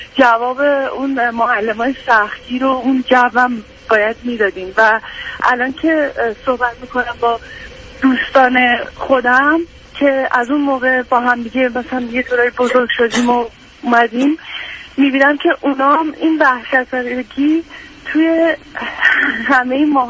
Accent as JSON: {"language": "Persian", "country": "Iran", "tie": "born or raised there", "said": "من خودم یه نسلی از بچه های ایرانم که ما تو جنگ بزرگ شدیم. یعنی من یادم که از 8 سالگی تا 16 سالگی تو مملکت ما جنگ بود"}